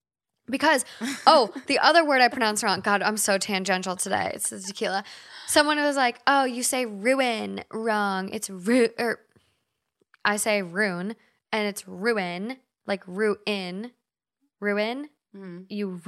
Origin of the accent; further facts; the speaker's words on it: Minnesota, United States; now in Los Angeles, United States; We're from Minnesota. If you're not familiar with Minnesota or the Midwest, some Midwest places call the things that you get from a store, we say bag.